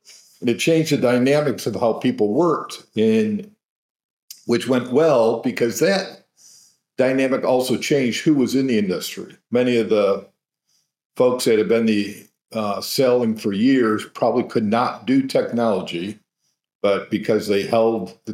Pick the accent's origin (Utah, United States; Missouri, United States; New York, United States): New York, United States; Rochester; I grew up in Rochester, New York, and moved down here